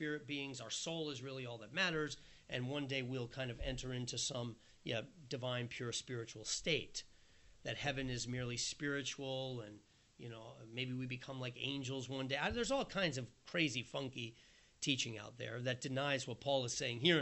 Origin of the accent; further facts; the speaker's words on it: New York City, New York, United States; I'm a New Yorker. I just live in New York. This is the culture I know.